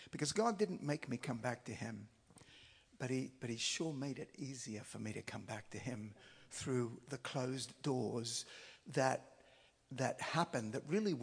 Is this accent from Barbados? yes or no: no; Australia; also born or lived in South America; I'm from Australia originally. But I had this adventurous spirit. I'd grown up on the mission field. My parents were missionaries in South America and with the Australian Aborigines.